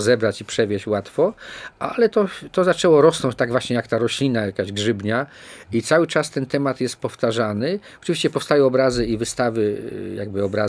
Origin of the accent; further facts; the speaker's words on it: Przemyśl, Subcarpathian Voivodeship, Poland; Ja wychowałem się w Parku Lubomirskim, który wtedy był parkiem zamkniętym.